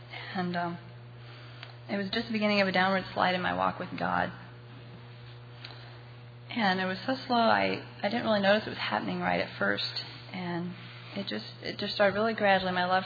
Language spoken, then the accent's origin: English; Iowa, United States; I'm from Kelowna, Iowa, attend Zion Christian Fellowship.